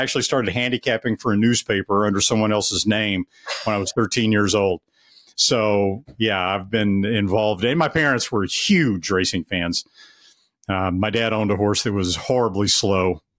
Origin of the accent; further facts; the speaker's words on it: Hot Springs, Arkansas, United States; I was born and raised in Hot Springs, Arkansas, so I never really had much of a chance.